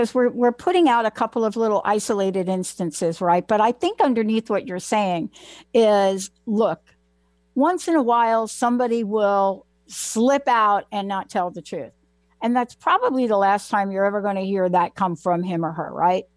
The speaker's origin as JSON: {"language": "English", "town": "Bronx", "region": "New York", "country": "United States", "tie": "born or raised there", "said": "Because I come from a multicultural, multi-ethnic community growing up in the Bronx, right?"}